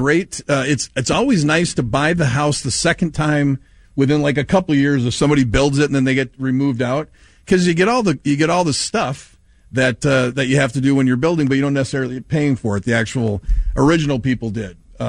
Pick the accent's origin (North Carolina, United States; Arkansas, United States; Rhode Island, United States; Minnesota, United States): Minnesota, United States; Bemidji; I grew up in Bemidji, and everybody that's listening that's in Bemidji, you know what I'm saying.